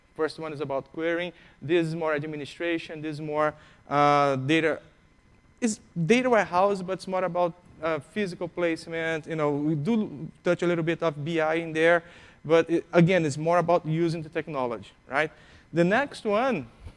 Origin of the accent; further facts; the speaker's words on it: Brazil; English is a second language; I was down in Brazil, I'm from Brazil, I think I mentioned that already.